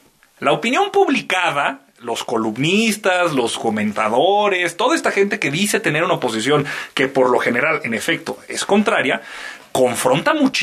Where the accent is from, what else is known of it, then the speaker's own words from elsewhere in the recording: Torreón, Coahuila, Mexico; Sí, yo soy de Torreón, los conozco.